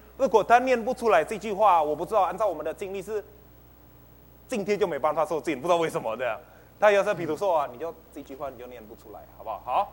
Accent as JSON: {"language": "Chinese", "country": "Indonesia", "said": "我是从印尼来的"}